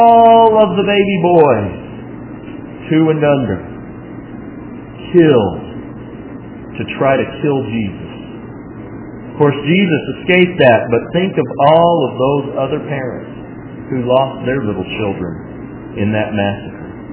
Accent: Butler, Alabama, United States; And we say, well, I'm from Butler. Well, where is that? Never heard of it. You mean Butler County? No, not Butler County. The city of Butler. It's in Choctaw County.

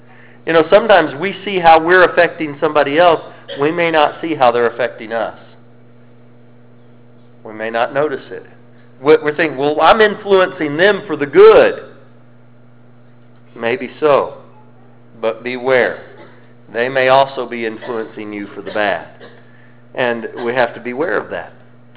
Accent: Colorado, United States; also born or lived in Mississippi / Alabama / Louisiana; I grew up in Colorado. And if you've ever heard anyone from Colorado talk, you know I don't talk like somebody from Colorado.

